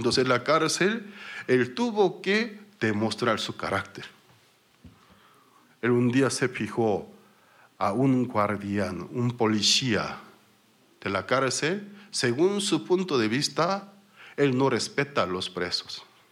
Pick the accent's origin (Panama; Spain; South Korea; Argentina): South Korea; Spanish is a second language; En mi país, Corea del Sur, vivir en la cárcel es algo de lujo, en verdad.